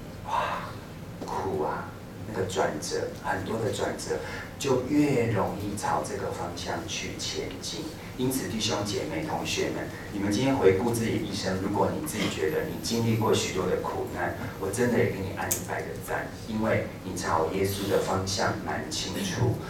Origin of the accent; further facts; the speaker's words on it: Taiwan; 因为我们台湾人哦，要和好有一点困难哦